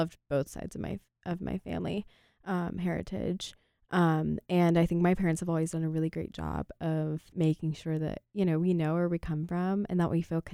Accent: United States; I'm American first, and then I've also got Lebanese heritage.

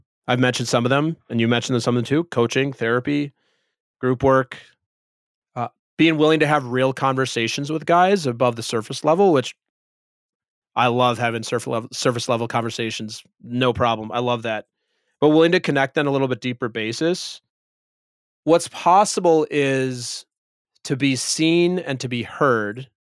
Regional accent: Minnesota, United States; Like I grew up Lutheran in Minnesota.

